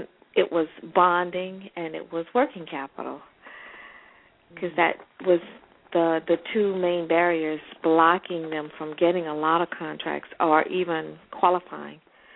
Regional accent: Florida, United States; I grew up here in South Florida. I went to the University of Miami.

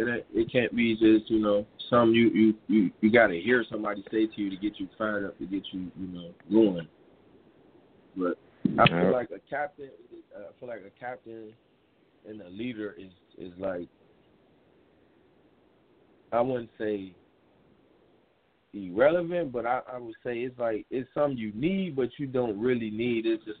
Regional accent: Chicago, Illinois, United States; It's growing up in Chicago, it's not really much opportunities. It's a rough environment

